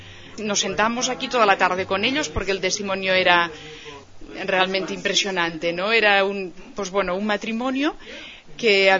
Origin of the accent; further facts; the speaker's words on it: Barcelona, Catalonia, Spain; No, yo soy de Barcelona.